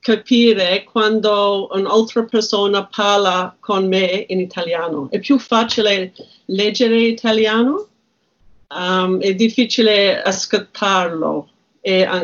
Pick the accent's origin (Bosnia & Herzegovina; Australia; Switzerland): Australia; Italian is a second language; No, sono australiana. La mia famiglia sono australiani, ma quando ero una giovane abitavo in una piccola città, si chiama Murfreesboro